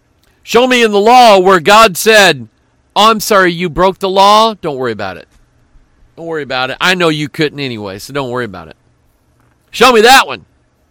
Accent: United States; I love being an American. I love America.

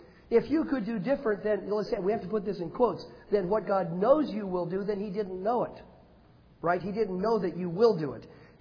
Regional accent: Washington, United States; up in the Northwest where I grew up in Washington State

